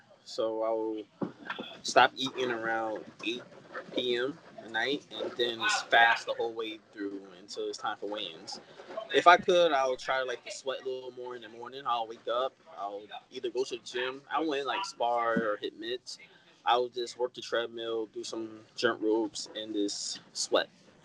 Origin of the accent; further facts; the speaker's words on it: Paterson, New Jersey, United States; I would love to give back to my community because I'm from Paterson, New Jersey.